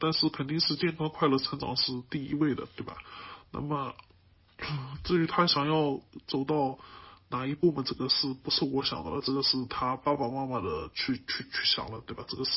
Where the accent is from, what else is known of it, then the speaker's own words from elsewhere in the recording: China; 我们中国人比较喜欢不打这个无准备之仗哈。